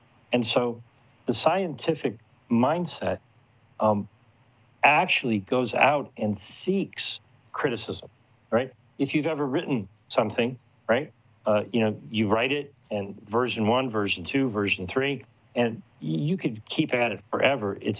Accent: Ohio, United States; now in California, United States; Now, I grew up in Ohio. I live in California now. But I was in Ohio when we were having this class.

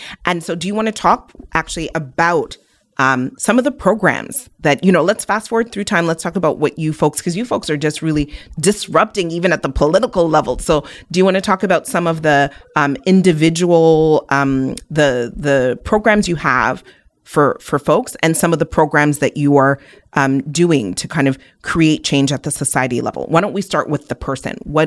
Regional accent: Nigeria; I'm Igbo from Nigeria

